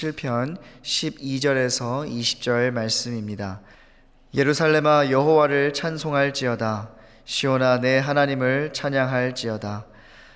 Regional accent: New York, United States; 저는 초등학교 때 미국으로 부모님과 이민을 와서 쭉 뉴욕에서 자라면서 초중고를 졸업하고 또 대학교도 직장도 신학교도 모두 동부에서 다니며 살아왔습니다.

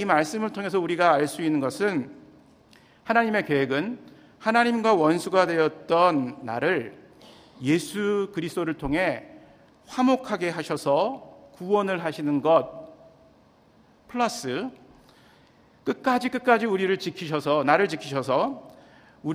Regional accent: Seoul, South Korea; 저는 어렸을 때 서울에서 태어나서 굉장히 부유하고 풍족한 가정에서 잘 성장을 하였습니다.

